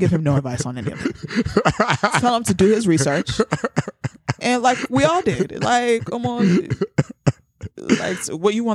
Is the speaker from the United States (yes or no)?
no; Nigeria; That's from my home country.